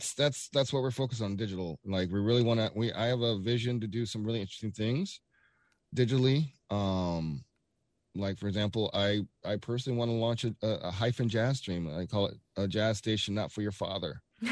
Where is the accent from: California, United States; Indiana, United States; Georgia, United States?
Georgia, United States; Atlanta; now in Milwaukee, United States; I'm from Atlanta. Like, you can't get away with not playing local music on commercial stations in Atlanta. I want to change that here in Milwaukee.